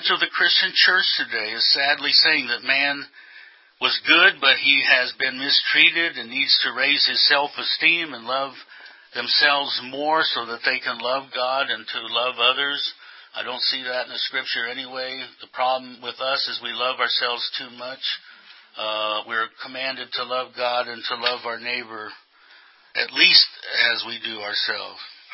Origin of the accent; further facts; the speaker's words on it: Kearney, Nebraska, United States; When I was raised in Kearney, Nebraska, we had a reform school down the road